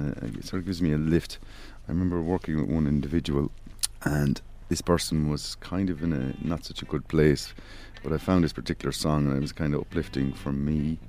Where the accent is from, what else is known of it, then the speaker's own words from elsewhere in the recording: Ireland; I'm originally from Ireland.